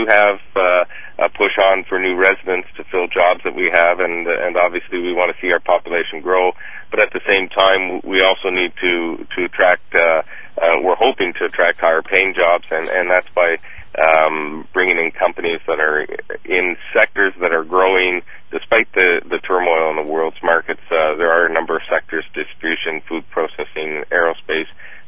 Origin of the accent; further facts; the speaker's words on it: Ottawa, Ontario, Canada; now in Cornwall, Canada; And I'm originally from Ottawa. I moved to Cornwall for a job 20 years ago.